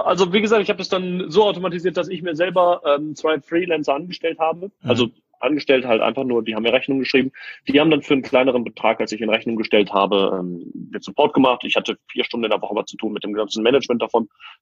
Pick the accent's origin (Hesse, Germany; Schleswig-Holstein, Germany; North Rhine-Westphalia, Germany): North Rhine-Westphalia, Germany; Wuppertal; Aber wir kommen aus Wuppertal.